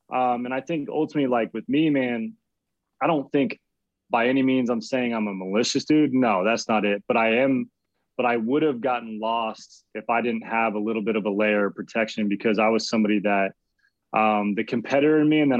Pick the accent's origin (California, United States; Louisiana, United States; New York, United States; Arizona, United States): Arizona, United States; I'm originally from Arizona